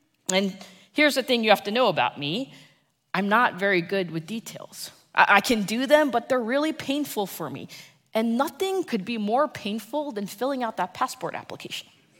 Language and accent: English; New Jersey, United States; And if you are from Ohio, I am so sorry. I'm from New Jersey. We're in the same boat.